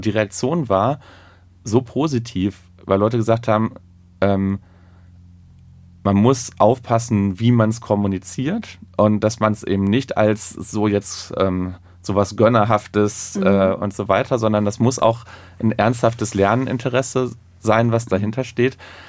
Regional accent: Duisburg, North Rhine-Westphalia, Germany; Duisburg bleibt meine Heimat und mein Zuhause.

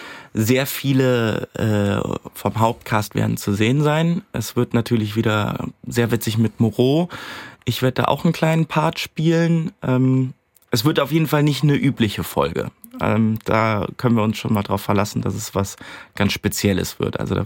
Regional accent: Cologne, North Rhine-Westphalia, Germany; ich komme ja ursprünglich aus Köln

